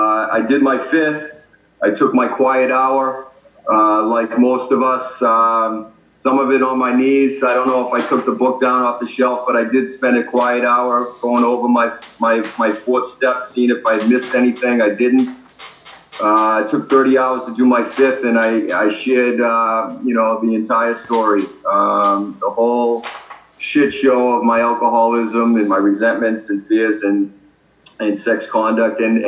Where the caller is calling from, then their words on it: San Diego, California, United States; I'm coming in from San Diego, California. I've been out here on and off for the past 10 years. And just recently moved back here in January.